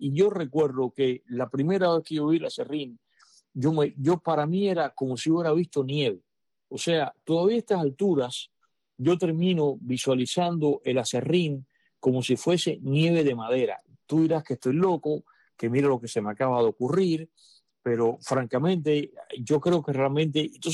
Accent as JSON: {"language": "Spanish", "country": "Cuba", "lives_now": "Miami, United States", "said": "yo soy de Cuba, y que incluso hoy día vivo en Miami, donde no nieva"}